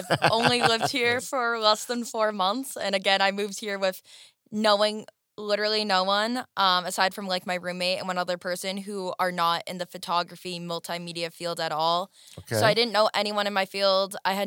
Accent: New England, United States; now in Nashville, United States; Like, I went to school and I was born and raised in New England.

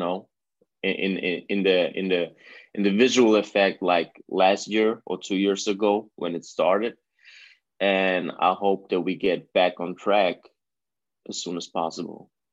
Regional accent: Germany; No, I'm actually Italian. I'm born and raised in Germany.

